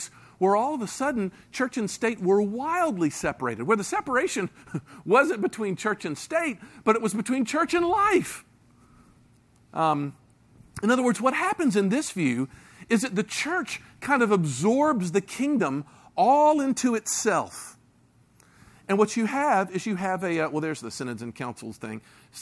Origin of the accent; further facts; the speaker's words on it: Memphis, Tennessee, United States; I grew up in Memphis, Tennessee, which, you know, is a fairly conservative religious environment.